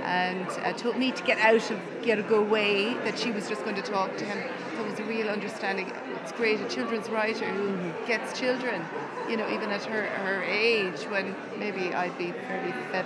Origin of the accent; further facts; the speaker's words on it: Dublin, Leinster, Ireland; I'm from Glasnevin, Dublin.